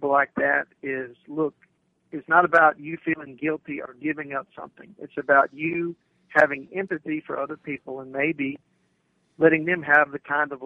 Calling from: Texas, United States; Hi, guys. … from Texas.

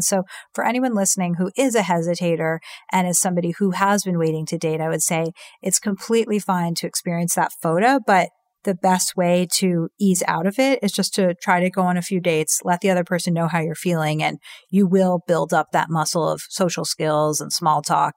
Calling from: New York, United States; I'm recording this from New York right now, and I can tell you New York is really hopping

